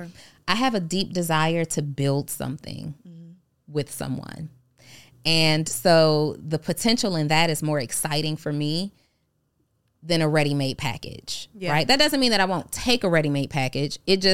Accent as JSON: {"language": "English", "town": "Atlanta", "region": "Georgia", "country": "United States", "tie": "born or raised there", "also_born_or_lived": "New Orleans", "said": "I was born in New Orleans, but I grew up and have lived most of my life here in Atlanta."}